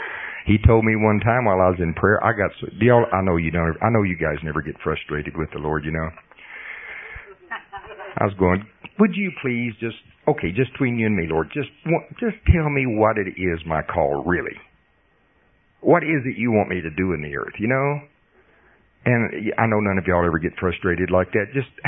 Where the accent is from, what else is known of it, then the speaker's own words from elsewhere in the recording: Oklahoma, United States; see, I'm from Potawatomi County, Oklahoma.